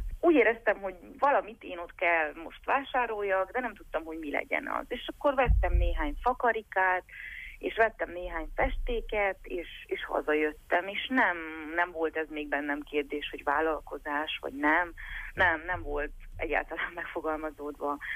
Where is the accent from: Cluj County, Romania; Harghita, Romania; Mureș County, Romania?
Mureș County, Romania; Târgu Mureș; also born or lived in Acățari; Először is Marosvásárhelyi vagyok, Marosvásárhely mellett, Ákosfalván születtem, és még pontosabban Nyáráccentben edeki vagyok.